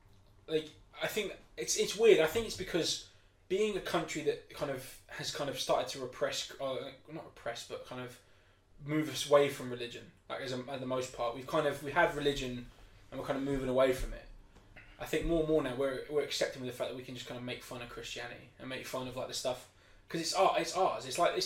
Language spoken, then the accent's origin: English; United Kingdom; because we're British